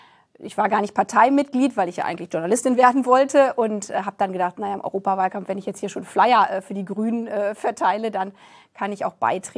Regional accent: Lower Saxony, Germany; ich komme aus der Region Hannover

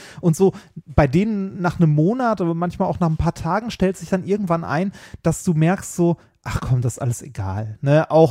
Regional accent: Essen, North Rhine-Westphalia, Germany; Und zwar selbst in Essen, wo ich aufgewachsen bin.

